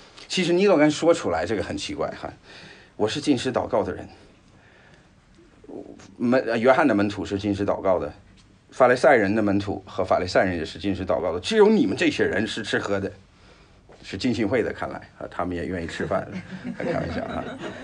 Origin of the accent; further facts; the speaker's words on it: United States; 所以你是中国人，我是美国人，但是我们是跟随耶稣基督的人